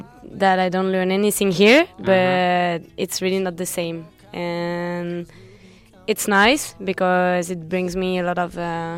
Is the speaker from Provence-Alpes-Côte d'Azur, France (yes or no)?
yes; Nice, Provence-Alpes-Côte d'Azur, France; I come from Nice, but I study in Lyon.